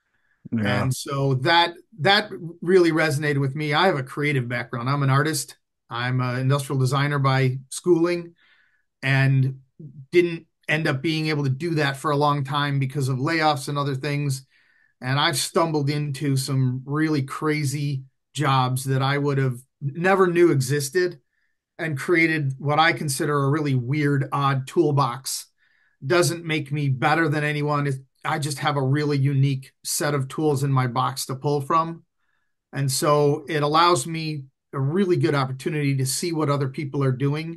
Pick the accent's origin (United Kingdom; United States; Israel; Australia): United States; Detroit, Michigan; Born and raised in the Motor City.